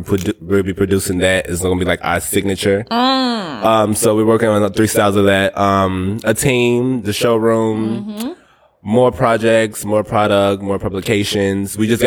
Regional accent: Chicago, Illinois, United States; listen, I'm from Inglewood in Chicago, the South Side.

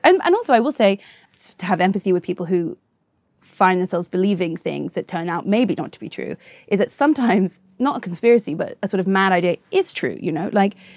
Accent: Canada; My uncle, who's Canadian, huge reveal, I'm very Canadian. Don't tell anybody.

